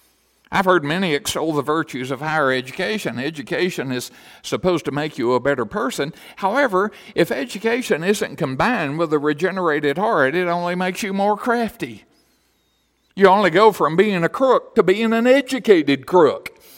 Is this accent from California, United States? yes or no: no; Tennessee, United States; As most of you know, my hometown was a coal mining town for just short of 150 years. Grandpa used to say in the 1920s, he said, "You farmed, you coal mined, you bootlegged whiskey, or you starved to death." He said those were your only four career occupations in the Sequatchie Valley at the time.